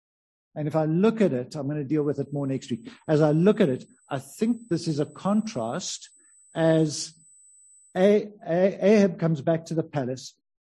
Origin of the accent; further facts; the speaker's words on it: South Africa; It's important for us as a church community, as South African Christians, to pray and believe that God would do his work.